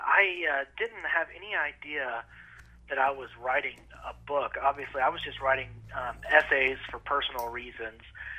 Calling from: Montgomery, Alabama, United States; I am calling in from Montgomery, Alabama, which is where the law school where I'm employed is located.

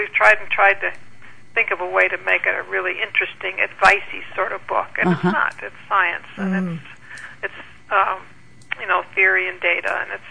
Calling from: New York, United States; I'm calling from Manhattan. If I crank my head a little bit, I can see the Empire State Building.

